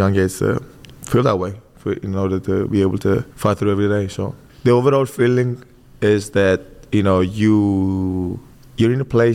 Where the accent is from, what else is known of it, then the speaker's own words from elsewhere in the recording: Greece; born and raised in Greece, from my mom and dad are African and Nigerian, and born in that kind of home